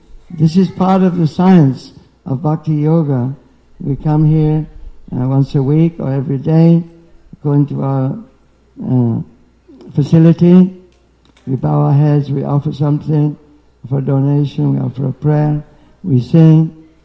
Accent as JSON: {"language": "English", "town": "Birmingham", "region": "West Midlands", "country": "United Kingdom", "tie": "born there", "said": "So I'm thinking I'm from Birmingham, you know. I'm thinking I'm 74 years old."}